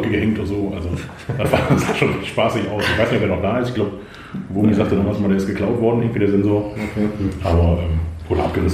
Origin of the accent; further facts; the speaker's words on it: Borken, North Rhine-Westphalia, Germany; Ich komme aus dem Borgen, das ist quasi eine Stunde von Münster entfernt ungefähr.